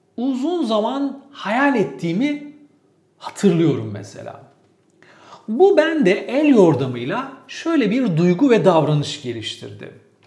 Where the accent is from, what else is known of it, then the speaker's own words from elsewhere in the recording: Istanbul, Turkey; Ben de Balat'la Unkapanı arasında Zeyrek tarafında doğup büyüdüm ve dolayısıyla hep böyle gidip geldiğim yer.